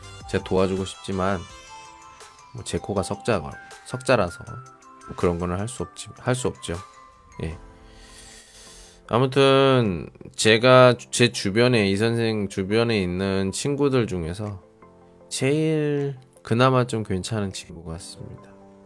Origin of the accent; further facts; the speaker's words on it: South Korea; now in China; 여기는 중국이고 저는 한국 사람이고